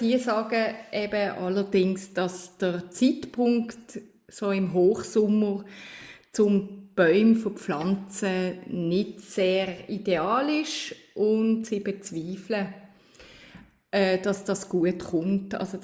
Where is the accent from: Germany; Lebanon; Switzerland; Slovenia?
Switzerland; was man machen muss als Schweizerin in Skandinavien.